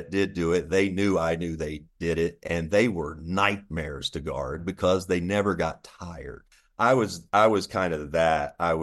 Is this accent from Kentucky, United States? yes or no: yes; Frankfort, Kentucky, United States; I grew up in Kentucky during the Reagan Just Say No. I did a fifth grade, Frankfort, Kentucky.